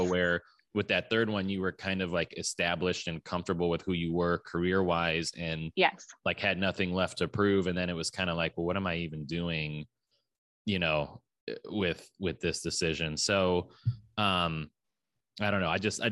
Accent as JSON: {"language": "English", "town": "Fort Wayne", "region": "Indiana", "country": "United States", "tie": "born or raised there", "said": "we moved our family from Orlando to Fort Wayne, my hometown"}